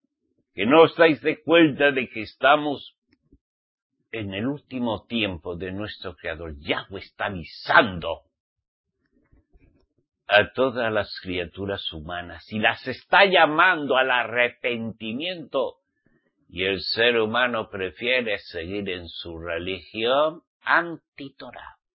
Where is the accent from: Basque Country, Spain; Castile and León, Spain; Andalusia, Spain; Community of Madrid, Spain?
Basque Country, Spain; born there; Como soy español, saben ustedes, al menos mi papá y mi mamá, me parieron en España. ¿Entienden? En el País Vasco, para ser más exacto.